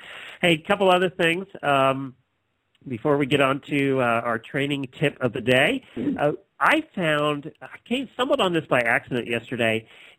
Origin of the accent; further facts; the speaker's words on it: Pennsylvania, United States; when we grew up in Pennsylvania, auctions were a huge thing. You had public sales everywhere.